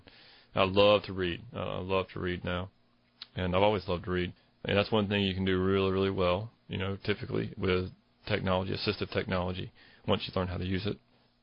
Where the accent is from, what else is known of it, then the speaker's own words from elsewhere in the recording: Cary, North Carolina, United States; I was raised in Cary, so I went through the Cary schools and Cary High School